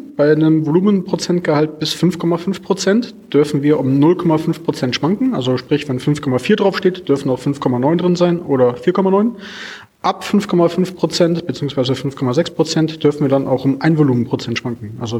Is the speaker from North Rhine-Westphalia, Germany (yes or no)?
yes; Gummersbach, North Rhine-Westphalia, Germany; Gebürtig komme ich aus der Nähe von Köln, aus dem schönen Gummersbach